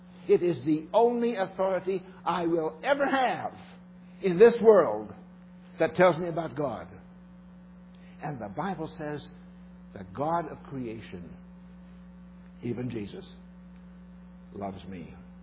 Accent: South Dakota, United States; born there; When I was a kid, I was born in South Dakota, just a little ways from the Rosebud Indian Reservation.

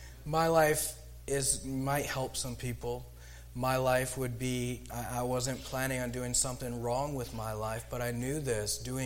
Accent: Papua New Guinea; we moved to Papua New Guinea as missionaries. And I was 5 years old. Loved growing up in New Guinea, enjoyed playing with the locals. I picked up the language.

